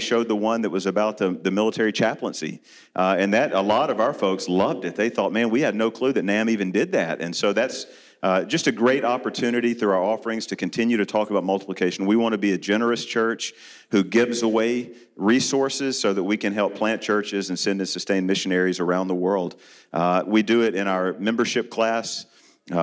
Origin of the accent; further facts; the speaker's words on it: Memphis, Tennessee, United States; now in South Dakota, United States; I grew up in the Memphis area where it was a very traditional Sunday school model that I kind of grew up under.